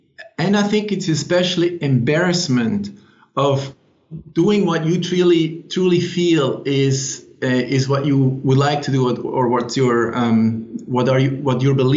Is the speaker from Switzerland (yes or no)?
yes; Switzerland; English is a second language; now in United States; I'm a Swiss, as you can hear from my accent. I've lived in the States for more than 10 years